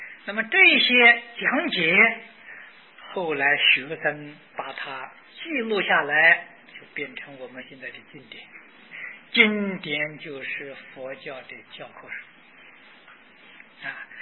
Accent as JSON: {"language": "Chinese", "country": "China", "said": "因为这我们中国人一般讲从一到十，这是个圆满的数字，它代表圆满。"}